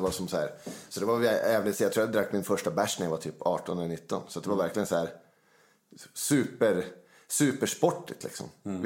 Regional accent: Luleå, Norrbotten County, Sweden; Ja, det ligger, alltså det är Härtsjön eller Luleås största bostadsområde, men det är väl liksom där vi växte upp, är väl typ en mil till stan kanske.

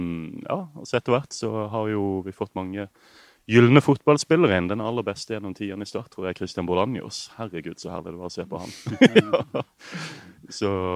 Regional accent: Kristiansand, Agder, Norway; Født og oppvokst et steinkast fra stadion, Freiersdalsveien 35.

